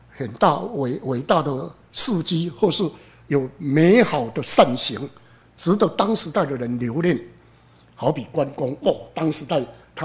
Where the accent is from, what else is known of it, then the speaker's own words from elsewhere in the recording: Taiwan; 你看我们台湾人的信仰几乎都是在拜历史的伟人